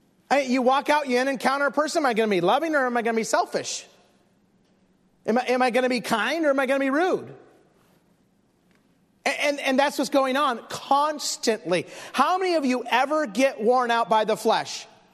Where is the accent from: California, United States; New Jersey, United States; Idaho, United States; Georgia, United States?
Idaho, United States; Twin Falls; I grew up in Twin Falls, Idaho. We had a Volkswagen Bug. We'd drive to Boise, Idaho.